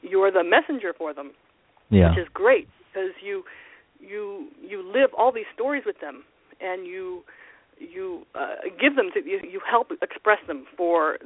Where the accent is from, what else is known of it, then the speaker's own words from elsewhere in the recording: Toronto, Ontario, Canada; I'm Canadian. I was born in Toronto, grew up in Toronto, and I studied journalism there. I got a BA in English there in Toronto and studied journalism and became a news reporter.